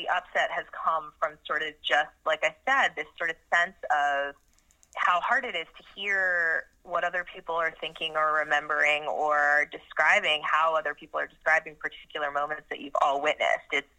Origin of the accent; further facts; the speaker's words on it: Southwest, United States; I'm from the Southwest originally, and it was like the great crush of my life, New York City.